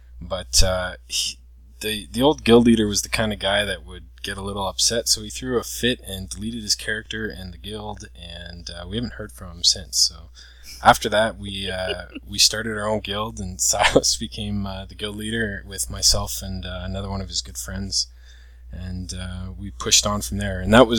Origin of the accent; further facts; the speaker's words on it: Canada; I play a 70 mage and a 70 hunter, and I'm from Canada.